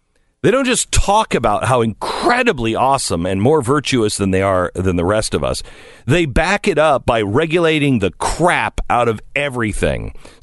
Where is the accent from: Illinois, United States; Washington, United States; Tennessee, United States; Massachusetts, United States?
Washington, United States; Seattle; As I grew up in Seattle, Washington, I always wanted to live in California.